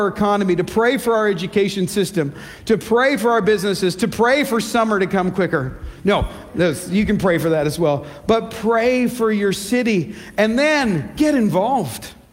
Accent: Canada; moved away; also born or lived in Australia; I didn't grow up on the beach. I grew up in Canada.

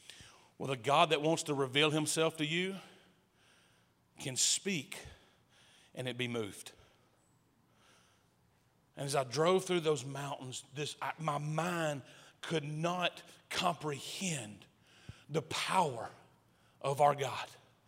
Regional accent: Texas, United States; I'm from East Texas, so I've never seen mountains like this in my life.

